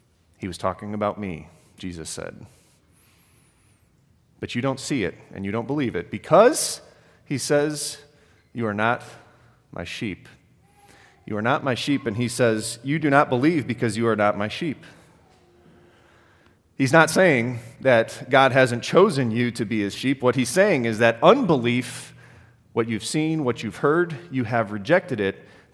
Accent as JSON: {"language": "English", "region": "Oklahoma", "country": "United States", "tie": "born or raised there", "said": "They lived in Minnesota. I grew up in Oklahoma."}